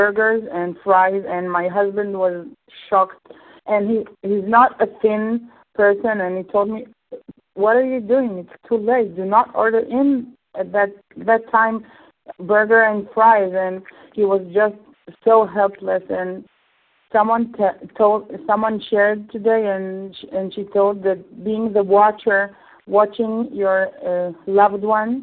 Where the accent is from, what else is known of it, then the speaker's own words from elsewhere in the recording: Israel; English is a second language; from Israel